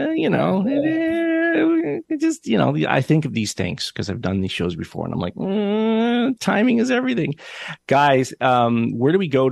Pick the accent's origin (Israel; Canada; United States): Canada; Hamilton, Ontario; Like you just described my hometown, which is, you know, it's beautiful.